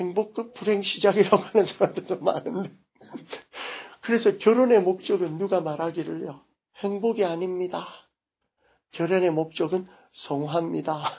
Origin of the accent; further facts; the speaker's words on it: Busan, South Korea; 마치 제 고향 부산에서는 가니까 여름마다 뭐가 때문에 난린가 하면은 해수욕장에다가